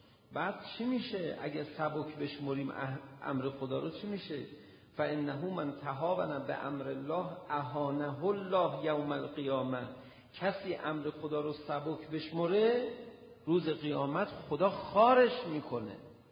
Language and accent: Persian; Tehran, Tehran Province, Iran; میدونست ما تهرانیم